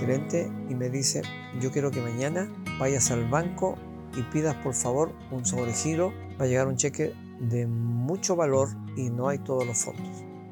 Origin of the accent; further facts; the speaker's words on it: Chillán, Ñuble, Chile; also born or lived in Sobel; yo llegué a Chillán cuando tenía aproximadamente 4 años de edad, dado que mi mamá, por la altura, comenzó a presentar problemas al corazón y los médicos indicaron de que ella no podía seguir viviendo en Sobel.